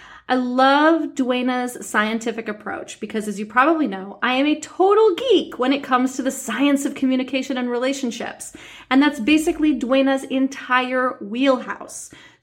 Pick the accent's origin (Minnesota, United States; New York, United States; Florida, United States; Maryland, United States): New York, United States; New York City; So many of you know that I grew up in New York City.